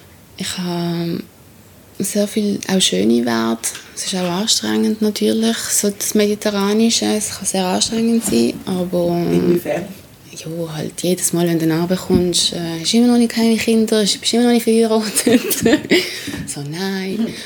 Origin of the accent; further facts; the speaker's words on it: Basel, Basel-Stadt, Switzerland; Also zum Beispiel das Basel, wo ich kennengelernt habe, wo ich aufgewachsen bin, ist ganz ein anderes Basel als das, was ich jetzt kenne.